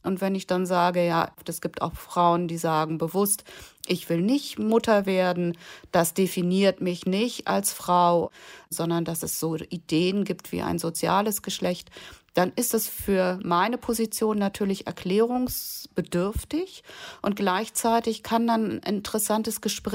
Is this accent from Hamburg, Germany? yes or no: yes; Hamburg, Germany; als Hamburgerin